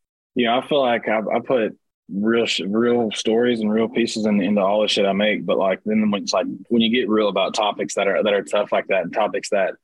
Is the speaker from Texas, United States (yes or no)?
yes; Bradford, Texas, United States; also born or lived in Palestine; So Bradford's my actual, like where I grew up, but Palestine is where I was born. So there's not a hospital in Bradford, but there's a small hospital in Palestine.